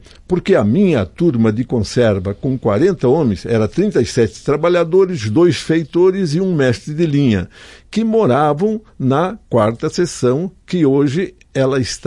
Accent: Guaporé, Rio Grande do Sul, Brazil; Bom, eu sou natural de Guaporé.

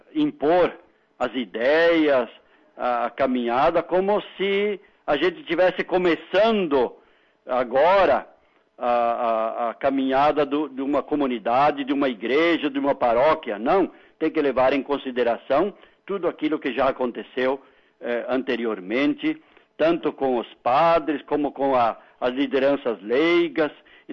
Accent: Tapejara, Rio Grande do Sul, Brazil; Eu sou natural de Passo Fundo, depois se emancipou Tapejara, então sou tapejarense

